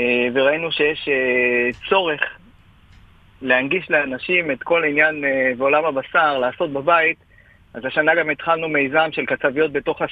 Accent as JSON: {"language": "Hebrew", "region": "Northern District", "country": "Israel", "said": "אנחנו בוקרים מהגולן, האמת."}